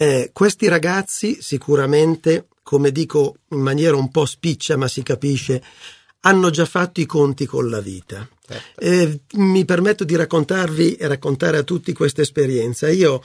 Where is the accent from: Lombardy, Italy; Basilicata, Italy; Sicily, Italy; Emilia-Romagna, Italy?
Lombardy, Italy; Milan; born there; Sono nato a Milano e ho fatto anche io il liceo di Milano